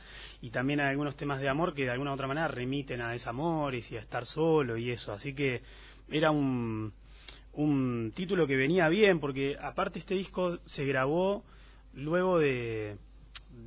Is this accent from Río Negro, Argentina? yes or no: no; Luján, Buenos Aires Province, Argentina; Soy de Luján.